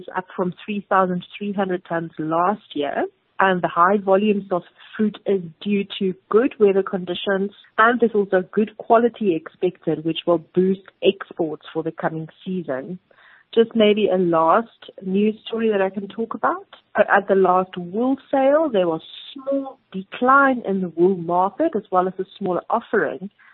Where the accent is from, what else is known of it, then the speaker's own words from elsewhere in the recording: Pongola, KwaZulu-Natal, South Africa; They are from my hometown, Pongola, in the northern KwaZulu-Natal.